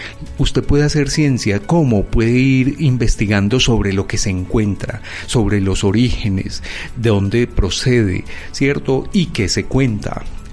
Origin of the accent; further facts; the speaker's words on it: Medellín, Antioquia, Colombia; lo que somos nosotros los antioqueños, para la historia de lo que somos nosotros la gente de Medellín.